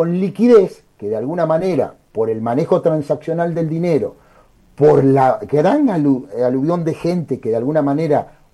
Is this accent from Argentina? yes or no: yes; Carlos Pellegrini, Santa Fe, Argentina; una localidad de la zona núcleo de 8.000 habitantes, como es mi pueblo, Carlos Pellegrini